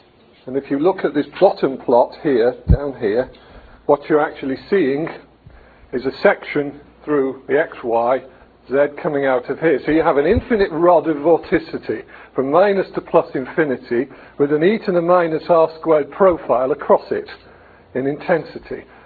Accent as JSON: {"language": "English", "country": "United Kingdom", "said": "Z, I'm British, so I say Z, but I occasionally switch to Z when I'm in America."}